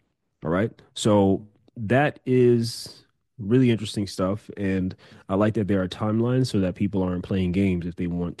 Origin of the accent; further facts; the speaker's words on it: New York City, New York, United States; Like growing up in New York City, you kind of just think that's all there is